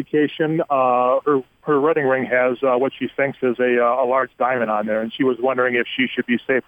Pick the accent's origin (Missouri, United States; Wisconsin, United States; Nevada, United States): Wisconsin, United States; we're from Wisconsin